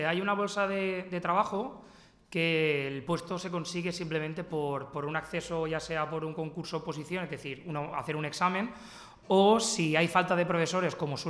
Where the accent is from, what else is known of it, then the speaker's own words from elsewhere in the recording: Elche, Valencian Community, Spain; yo soy de, como dirían en Crevillén, de aquí al costado, soy de Elche, tardo unos 20-25 minutos